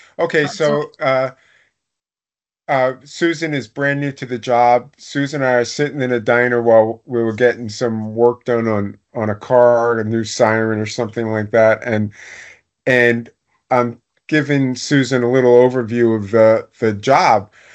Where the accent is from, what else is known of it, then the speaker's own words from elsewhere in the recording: New York City, New York, United States; I'm a kid from Staten Island. You grew up on a 40-by-100 lot